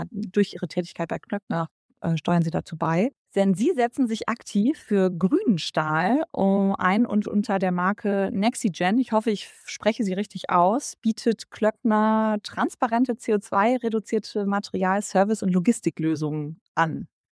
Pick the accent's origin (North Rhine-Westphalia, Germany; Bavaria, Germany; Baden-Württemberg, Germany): North Rhine-Westphalia, Germany; Ich bin auch ein Kind des Ruhrgebiets